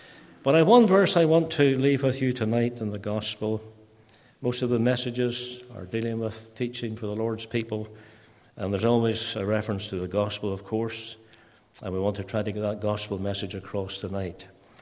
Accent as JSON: {"language": "English", "town": "Ballymena", "region": "Northern Ireland", "country": "United Kingdom", "accent": "Ballymena", "lives_now": "United States", "said": "spite of the fact you've been in America for 14 years. And I said, no, I haven't. I'm very proud of my Ballymena accent."}